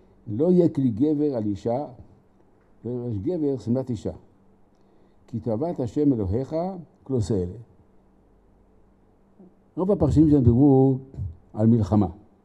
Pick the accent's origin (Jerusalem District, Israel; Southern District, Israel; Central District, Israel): Jerusalem District, Israel; Jerusalem; אותה בילדותי עדיין בירושלים הייתה תחנת חמורים וסוסים במרכז העיר.